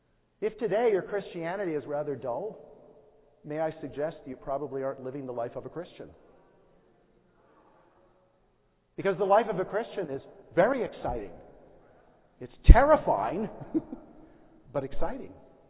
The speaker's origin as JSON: {"language": "English", "town": "Great Falls", "region": "Montana", "country": "United States", "tie": "born or raised there", "said": "I started a Bible talk in my hometown in Great Falls, Montana."}